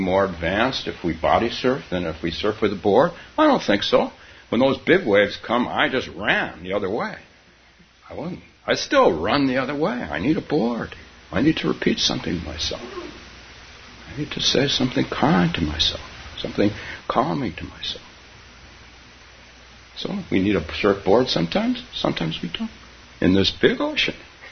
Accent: California, United States; as a teenager growing up on the West Coast, starting about 15 or 16, I grew up in Northern California, so we were a little behind Southern California.

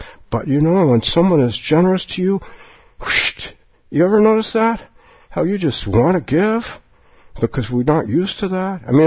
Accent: Palo Alto, California, United States; I grew up in Palo Alto, and my teacher wanted me to open a sitting group there

